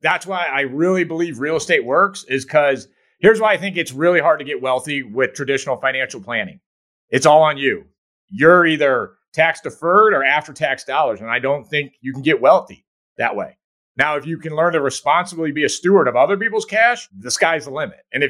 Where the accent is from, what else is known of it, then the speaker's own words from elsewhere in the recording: United States; And that's a great thing about being American. Like, we are the most creative